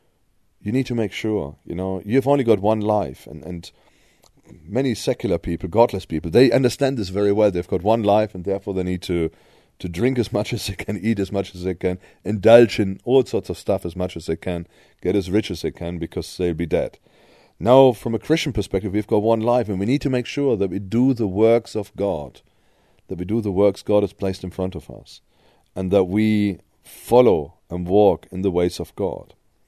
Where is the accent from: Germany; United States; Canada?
Germany; first language German; English is a second language; I'm not an English speaker. I'm not a native English speaker. I'm German. I grew up in Germany, and I, you know, wasn't a really good German speaker either. But I spoke German fluently.